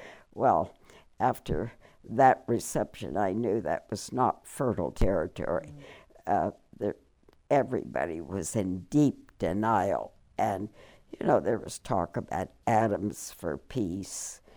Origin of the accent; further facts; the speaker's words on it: Missouri, United States; But I had been questioning things, I think, for a long time, growing up in Missouri.